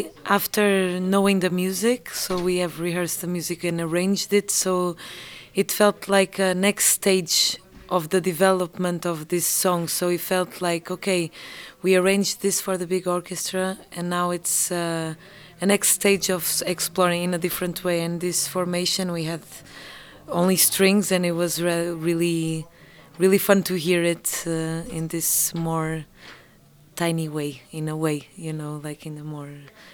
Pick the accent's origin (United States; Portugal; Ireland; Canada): Portugal; I play the violin and I sing and I'm from Portugal.